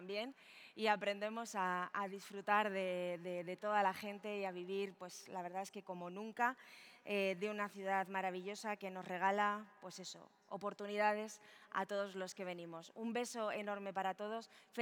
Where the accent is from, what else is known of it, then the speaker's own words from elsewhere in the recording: Aragon, Spain; al que me encanta recordar como buena aragonesa.